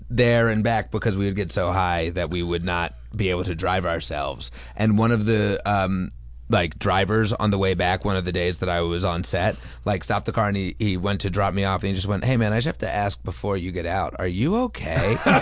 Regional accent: New Jersey, United States; I'm from New Jersey, so maybe they could smell it.

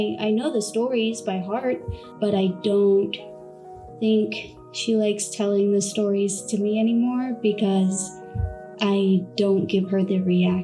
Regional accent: Phoenix, Arizona, United States; I'm 28 years old, and I'm from Phoenix, Arizona.

